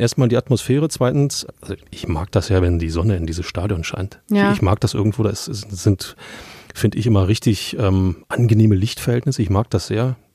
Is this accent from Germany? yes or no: yes; Berlin, Germany; Fan, als Berliner, sage ich nur.